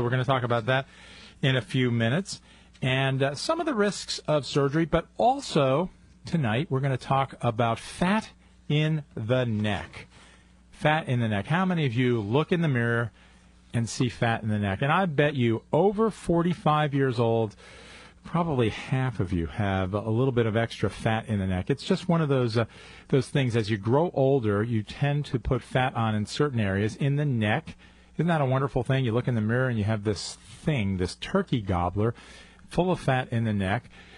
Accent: Chicago, Illinois, United States; accent: Chicago; I maintain my Chicago accent.

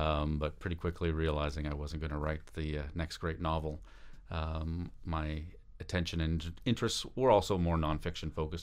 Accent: Calgary, Alberta, Canada; also born or lived in Victoria / Montreal; Grew up in Calgary and went to University of Victoria, as we just mentioned, then did my bachelor's degree at Concordia University in journalism in Montreal.

